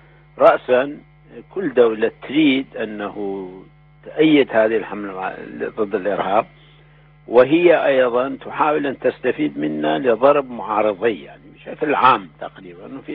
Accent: Iraq; واللي يؤسف له أنا كعراقي طبعا أنه الحكم العراقي يعني النظام العراقي وصل بلدنا إلى وضع

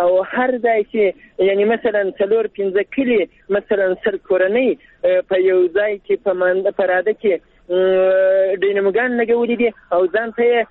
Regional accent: Arghandab, Afghanistan; now in Ghazni, Afghanistan; زه خو په اصل کې د ارغنداب ولسوالۍ اوسیدونکی یم. اوسلته همدلته په یو کار مصروفه یم، غزنی کې اوسېږم.

